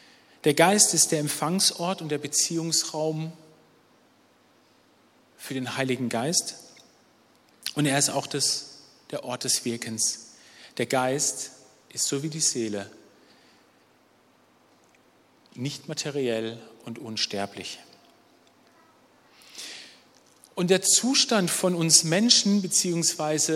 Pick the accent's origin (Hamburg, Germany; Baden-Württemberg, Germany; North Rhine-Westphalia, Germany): Baden-Württemberg, Germany; Steinmauern; Also wir haben die Murgmündung bei uns in Steinmauern.